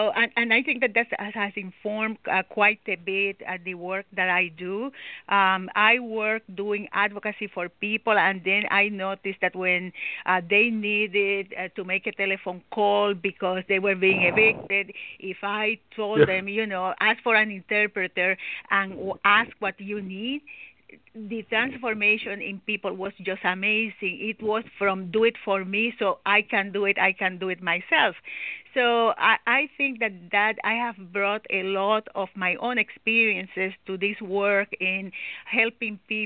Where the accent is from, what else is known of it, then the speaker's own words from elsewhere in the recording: Puerto Rico; I'm from Puerto Rico.